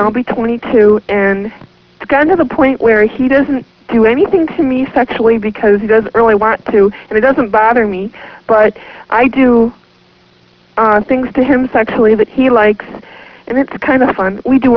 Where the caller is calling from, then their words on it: New York, United States; Hello, Dr. Rose. Hello. I'm calling from Central New York.